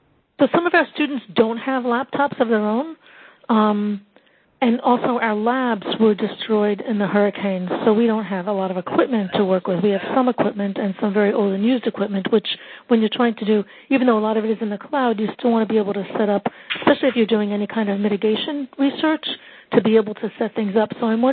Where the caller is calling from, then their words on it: U.S. Virgin Islands; I'm calling from University of the Virgin Islands, and we sustained and suffered quite a bit from the hurricanes last year